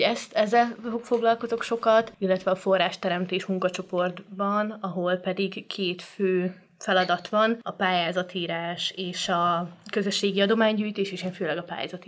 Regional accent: Mezőkövesd, Borsod-Abaúj-Zemplén, Hungary; egyébként Mezőkövesden nőttem föl, Matyóföld szívében, és utána, amikor elkerültem egyetemre

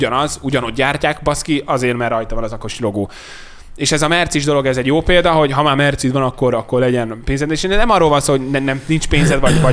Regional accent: Hungary; Sajnos magyarok vagyunk, iszonyatosan árérzékenyek

